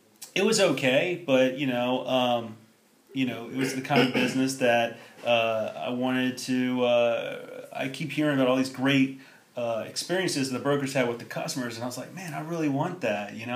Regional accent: Chesapeake, Virginia, United States; And I'm from Chesapeake, Virginia, and I decided to go to Winthrop.

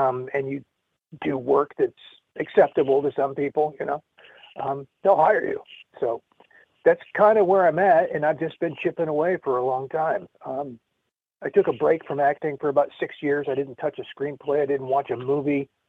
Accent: Long Beach, California, United States; born there; I'm a Southern California native. I was born in Long Beach, California.

